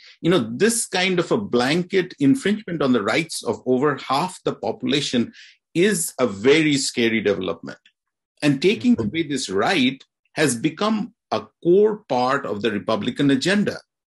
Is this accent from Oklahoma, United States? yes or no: no; Michigan, United States; So for example, in my home state of Michigan, there are over 140,000 South Asian voters